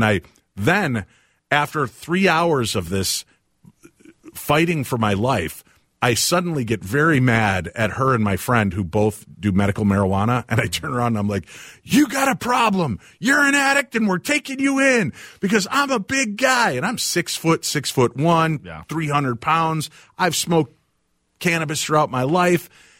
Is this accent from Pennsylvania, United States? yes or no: no; Chicago, Illinois, United States; I grew up in Chicago. It was ditchweed.